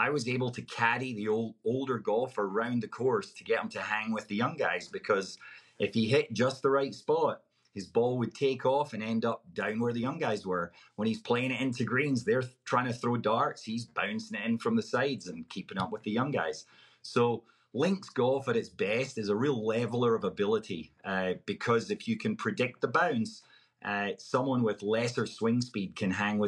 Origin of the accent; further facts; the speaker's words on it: Scotland, United Kingdom; I was just leaning on what I knew as a kid, being born and raised in Scotland.